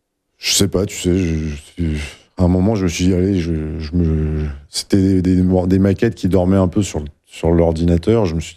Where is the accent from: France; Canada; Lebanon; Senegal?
France; Hauts-de-France; J'ai commencé à faire quelques concerts dans ma région d'origine, qui est l'Oise.